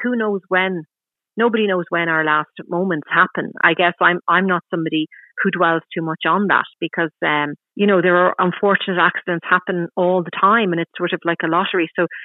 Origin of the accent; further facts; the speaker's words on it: Ireland; I think as Irish people, that's what we do.